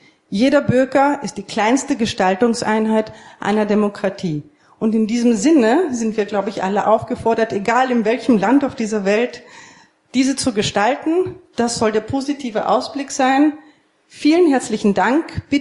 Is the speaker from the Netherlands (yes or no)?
no; Greece; ich kann als Grieche nicht anders.